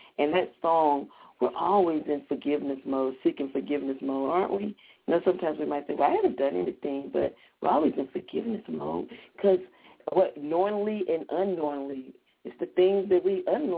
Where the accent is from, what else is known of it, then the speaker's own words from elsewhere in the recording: Jackson, United States; some of my longtime friends that I grew up with here in Jackson.